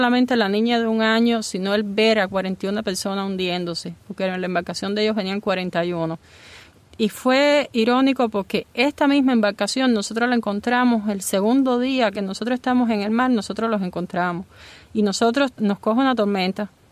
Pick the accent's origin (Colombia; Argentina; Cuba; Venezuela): Cuba; moved away; cuando salí de Cuba no sabía a lo que me enfrentaba.